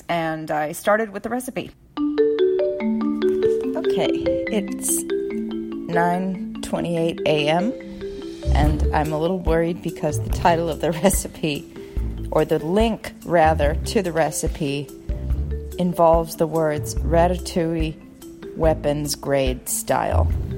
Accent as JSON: {"language": "English", "region": "Minnesota", "country": "United States", "said": "I'm from Minnesota, and I am a delicate flower when it comes to heat."}